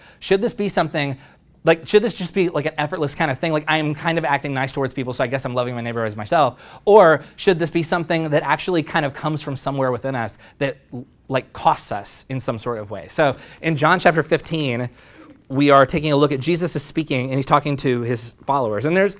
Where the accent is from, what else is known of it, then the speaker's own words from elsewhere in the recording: Oklahoma, United States; Because I grew up deeply embedded in Southern Baptist Christian culture in Oklahoma.